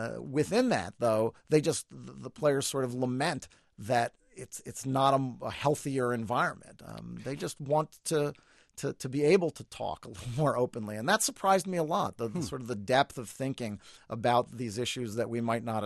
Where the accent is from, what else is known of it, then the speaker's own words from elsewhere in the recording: New York, United States; I grew up in New York. I was a fan of the Giants.